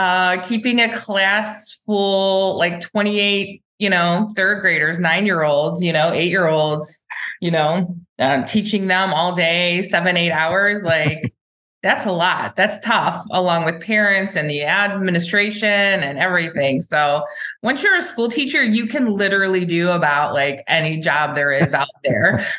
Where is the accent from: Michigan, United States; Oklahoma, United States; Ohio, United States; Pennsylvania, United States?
Ohio, United States; Cleveland; now in Columbus, United States; I mean, I came from Cleveland, so there's a turnover there too. I mean, I am, you know, the CLE is pretty awesome. But Columbus, it really is home to me.